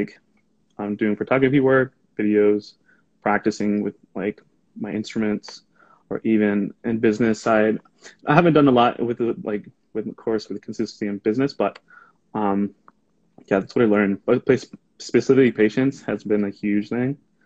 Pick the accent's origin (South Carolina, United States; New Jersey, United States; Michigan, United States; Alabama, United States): Michigan, United States; Grand Rapids; I'm 21 years old, and I was born and raised here in Grand Rapids.